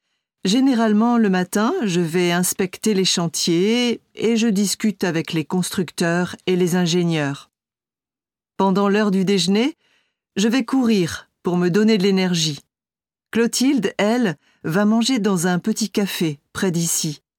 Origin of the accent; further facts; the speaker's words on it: Belgium; now in Luxembourg; Je suis venue habiter ici il y a une dizaine d'années. Mais je suis née en Belgique et j'y ai passé toute mon enfance. Chez moi, on parlait français et allemand, car ma mère est allemande.